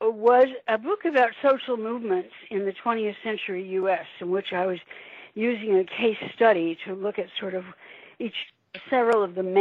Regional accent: Portland, Oregon, United States; There's a great story in the book that I love because it's from my hometown. It's Portland

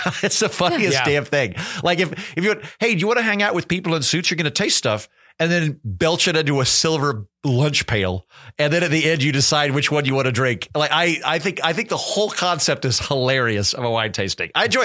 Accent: Oklahoma, United States; And I went, "I am. I'm from Oklahoma."

